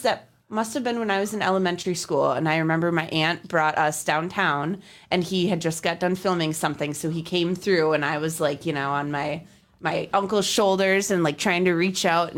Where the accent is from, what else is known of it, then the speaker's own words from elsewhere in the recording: Oshkosh, Wisconsin, United States; I grew up in Oshkosh.